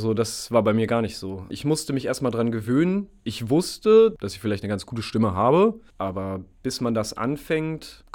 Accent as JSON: {"language": "German", "town": "Hameln", "region": "Lower Saxony", "country": "Germany", "tie": "born or raised there", "said": "Genau, ich komme aus Hameln. Bin hier zur Schule gegangen und habe hier auch die Geige gelernt zu spielen."}